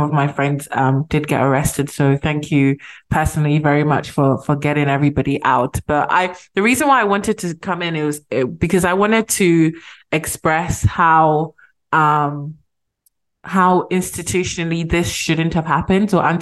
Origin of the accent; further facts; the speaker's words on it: Ghana; accent: British; Despite my very British accent, I am Ghanaian. I grew up in Ghana. You know, I have family in Ghana. I'm in Ghana a lot. I spend a lot of time in Ghana.